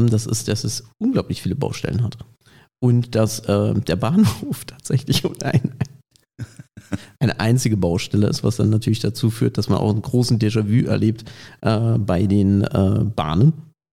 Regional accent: Baden-Württemberg, Germany; Ja, also mehr aus dem Baden, ja.

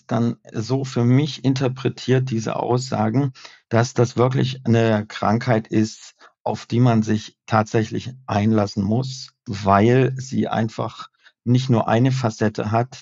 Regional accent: Thuringia, Germany; Und dann, das war damals in Thüringen, wo ich herkomme, auch ursprünglich.

